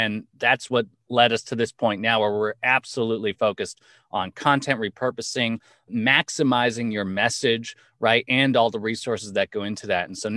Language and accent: English; Los Angeles, California, United States; I come from an entertainment background, being born and raised in Los Angeles, the entertainment industry capital of the world, really.